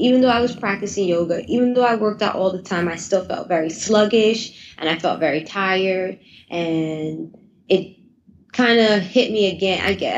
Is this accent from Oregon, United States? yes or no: no; Brooklyn, New York, United States; So I grew up in Brooklyn, and my mother is from South Carolina.